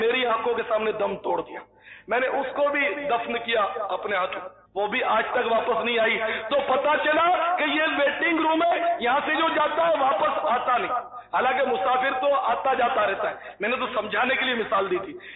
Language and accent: Urdu; Pakistan; born there; میں تو بعد میں پیدا ہوں پاکستان میں آ کر